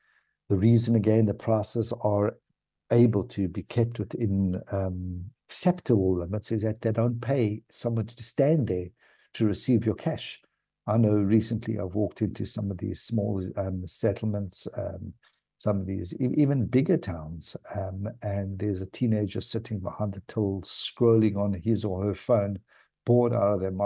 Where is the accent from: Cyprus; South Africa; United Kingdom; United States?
South Africa; So being South African, my first concern was when I said to him, "What do you do about shrinkage, pilferage?"